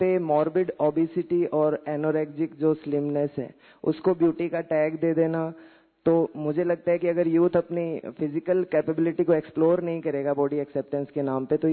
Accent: Sri Ganganagar, Rajasthan, India; मैं श्री गंगानगर राजस्थान से आया हूँ।

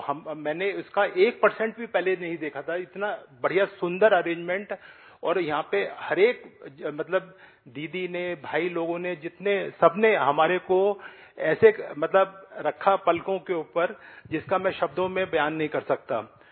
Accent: Delhi, India; दिल्ली से हूँ।

